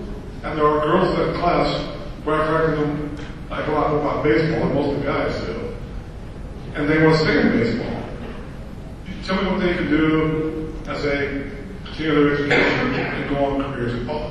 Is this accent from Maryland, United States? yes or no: no; Bloomington, Illinois, United States; I'm from Bloomington, Illinois. But I lived in Kansas when you were on the air in Kansas City.